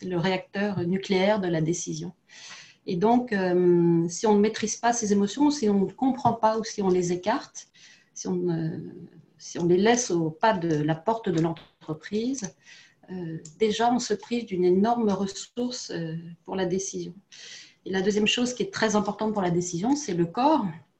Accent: Paris, Île-de-France, France; born there; je suis née à Paris.

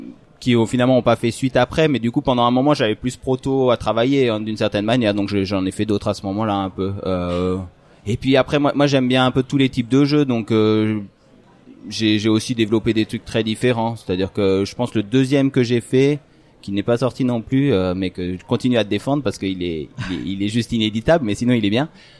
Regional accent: France; also born or lived in Belgium; now in Switzerland

